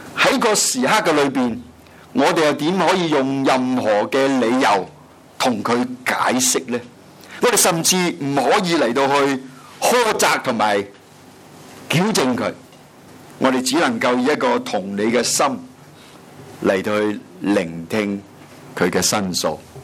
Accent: Guangdong, China; 是用我们广东人所说，就是苦过弟弟了

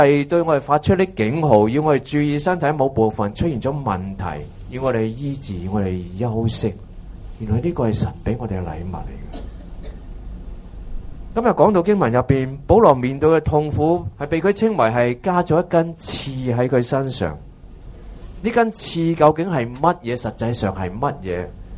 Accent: China; 就正正是我们中国人的典故，我们所谓塞翁失马焉知非福一样

